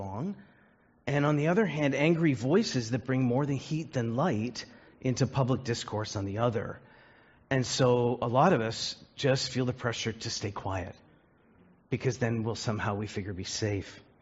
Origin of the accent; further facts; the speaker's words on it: Canada; As Canadian sort of conservative evangelicals, that's made all the more difficult by some who we ourselves would wish would be silent.